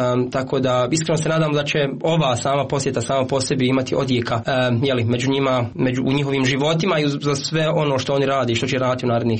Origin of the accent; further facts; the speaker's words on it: Jajce, Federation of Bosnia and Herzegovina, Bosnia & Herzegovina; now in Berlin, Germany; Prije nekoliko dana sam stigao u Jajce, ja sam inače iz Jajca, tako da sam lokal patriota.